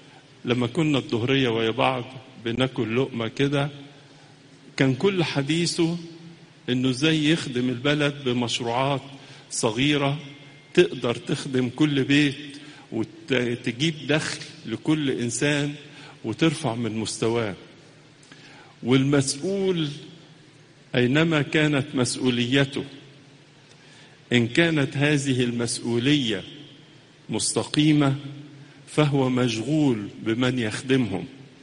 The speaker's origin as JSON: {"language": "Arabic", "country": "Egypt", "said": "وهي بالحقيقة فخر لنا كلنا كمصريين"}